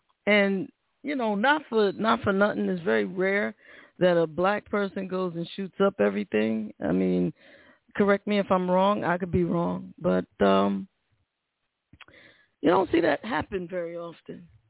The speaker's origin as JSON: {"language": "English", "region": "New York", "country": "United States", "said": "I'm a New Yorker, and anytime anything happens in New York, it freaks me out."}